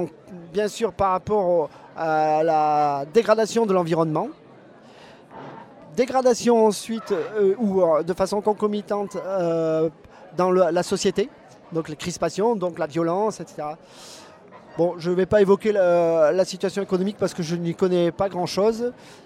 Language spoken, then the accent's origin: French; Grignan, Auvergne-Rhône-Alpes, France; Alors, effectivement, je suis drômois de naissance. J'ai grandi à Grignan.